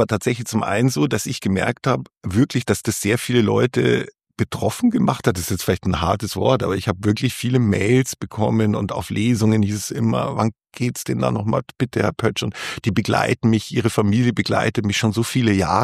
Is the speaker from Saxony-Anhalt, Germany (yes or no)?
no; Munich, Bavaria, Germany; Entschuldigung, ich komme aus München